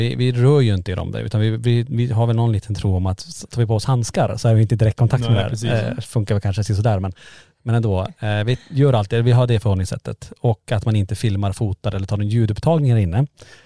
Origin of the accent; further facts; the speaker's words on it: Norrland, Sweden; Jag tror att vi är från Norrland, vi har långt tålamod